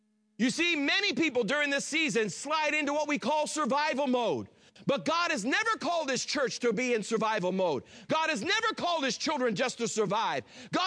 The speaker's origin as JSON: {"language": "English", "region": "Massachusetts", "country": "United States", "said": "Now, I'm not from here. I came here from the Boston region."}